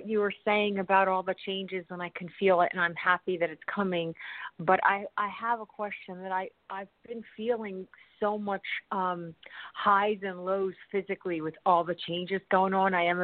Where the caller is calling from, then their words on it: Scottsdale, Arizona, United States; Scottsdale, Arizona.